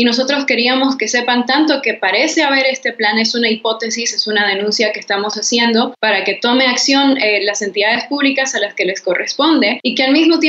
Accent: Bolivia; Pero como bolivianos tenemos que saber que en este momento lo que importa es que tengamos elecciones transparentes y justas

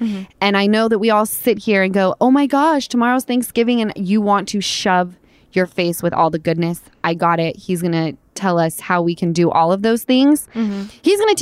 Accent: Utah, United States; I'm from Utah and we all lived on the same little hill called Mount Olympus.

